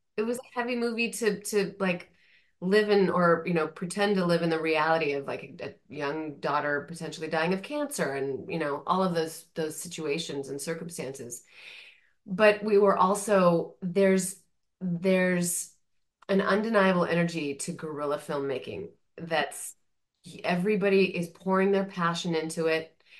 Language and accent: English; Cedar Falls, Iowa, United States; I grew up in Cedar Falls, Iowa.